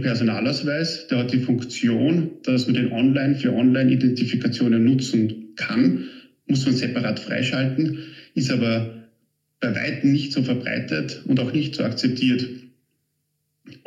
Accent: Austria; Also kann man sich jetzt als Österreicher gar nicht vorstellen

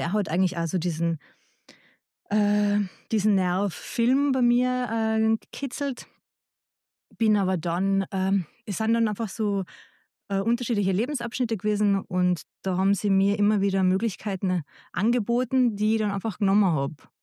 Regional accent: Tyrol, Austria; bei uns in Tirol

